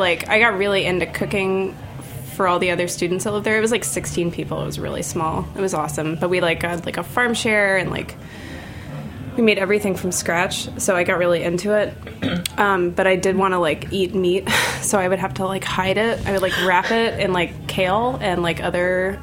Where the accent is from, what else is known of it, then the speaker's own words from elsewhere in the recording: New Hope, Pennsylvania, United States; I grew up outside of Philly in a little town called New Hope, which is on the Delaware River.